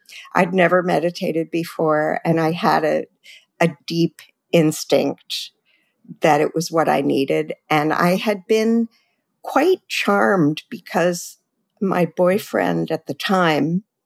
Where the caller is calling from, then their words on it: Berkeley, California, United States; I'm recording from very dry Berkeley, California.